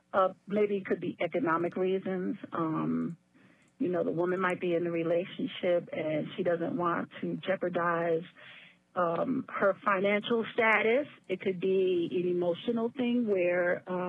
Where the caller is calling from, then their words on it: Mableton, Georgia, United States; I'm calling from Mableton, Georgia.